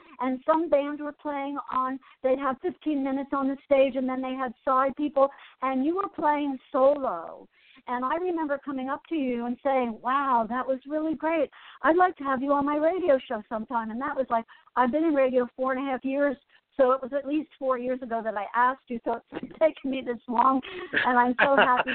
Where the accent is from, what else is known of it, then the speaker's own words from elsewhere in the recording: Asbury Park, New Jersey, United States; moved away as an adult; also born or lived in San Diego; I was raised in Asbury Park, New Jersey, and in my early 30s, my brother Billy took me, my guitar, and my suitcase, and I flew into San Diego. And I stayed in San Diego for 28 years.